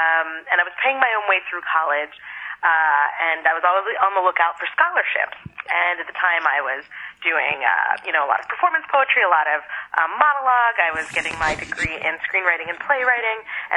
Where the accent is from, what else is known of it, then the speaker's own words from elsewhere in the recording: Philadelphia, Pennsylvania, United States; Yeah, well, I grew up in Philly, born and raised there, and when you grow up in Philly, going to the Mutter Museum is sort of a rite of passage.